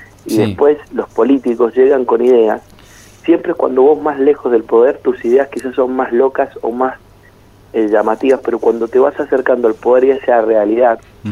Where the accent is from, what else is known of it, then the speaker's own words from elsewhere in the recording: Argentina; como argentinos nos tenemos que dar la posibilidad